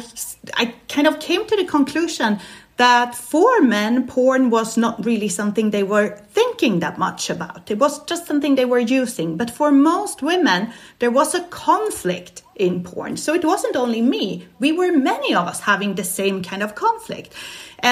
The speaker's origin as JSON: {"language": "English", "town": "Stockholm", "region": "Stockholm County", "country": "Sweden", "second_language": "English", "said": "I'm Swedish. I was born in Stockholm"}